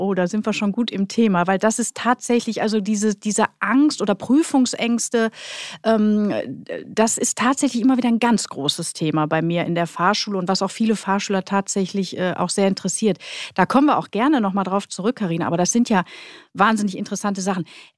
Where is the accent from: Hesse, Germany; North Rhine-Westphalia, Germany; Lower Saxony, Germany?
North Rhine-Westphalia, Germany; Duisburg; ich bin ja auch groß geworden in Duisburg